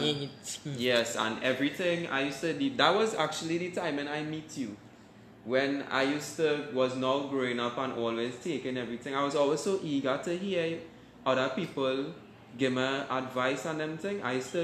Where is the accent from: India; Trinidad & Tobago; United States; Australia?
Trinidad & Tobago; Mayaro, Mayaro–Rio Claro; well, we grew up in Mayaro side, right?